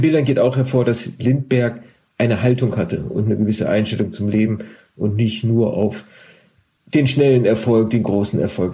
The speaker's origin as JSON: {"language": "German", "town": "Duisburg", "region": "North Rhine-Westphalia", "country": "Germany", "tie": "born there", "said": "Ich bin in Duisburg geboren"}